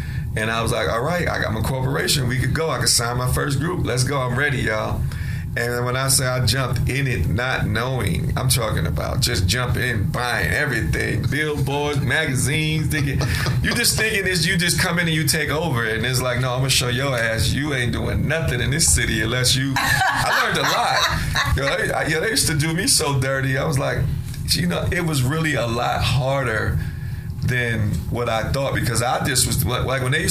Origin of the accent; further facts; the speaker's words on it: New York City, New York, United States; I grew up in it. I'm from New York. I grew up in the Bronx, seeing all the DJs in the park.